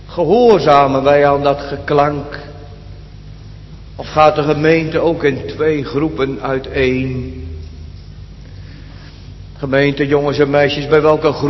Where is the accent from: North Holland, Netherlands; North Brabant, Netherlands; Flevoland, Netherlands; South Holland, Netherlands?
Flevoland, Netherlands; Urk; Ik kom zelf van Urk.